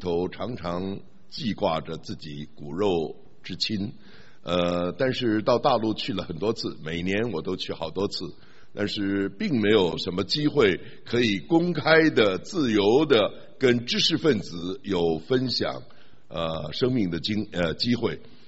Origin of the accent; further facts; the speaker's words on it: Beijing, China; now in Taiwan; 所以我迫不及待的就带着我太太回到北京去。她从来没去过中国大陆，她是土生土长的台湾同胞了啊。那么我找到我自己的家，但是都已经拆了